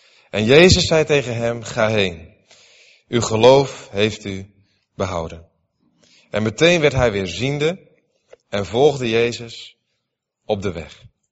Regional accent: Netherlands; toen dacht ik van ja, als wij als Nederlanders 's ochtends wakker worden op zondagochtend.

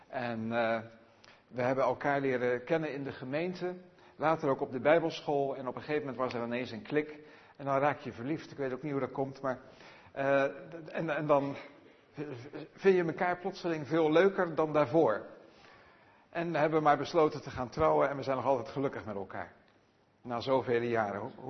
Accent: Rotterdam, South Holland, Netherlands; now in Belgium; We komen uit Rotterdam, maar we zijn werkzaam als zendelingen in België. En daar wonen en werken wij.

